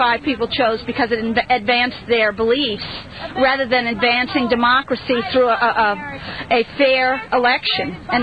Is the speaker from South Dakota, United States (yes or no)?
no; New Orleans, Louisiana, United States; I'm from New Orleans, Louisiana.